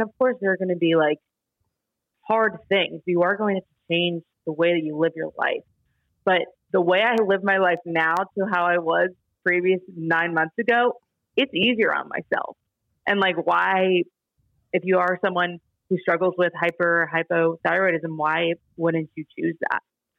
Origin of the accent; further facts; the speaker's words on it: Atlanta, Georgia, United States; also born or lived in Cincinnati, United States; So, but yes, I am from Atlanta. I was born and raised here. I live here now. I went away to school in Cincinnati at Xavier University for college